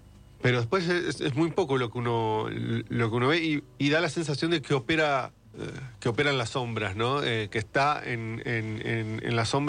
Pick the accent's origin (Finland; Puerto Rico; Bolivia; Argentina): Argentina; Entre Ríos; teniendo en cuenta que yo soy de Entre Ríos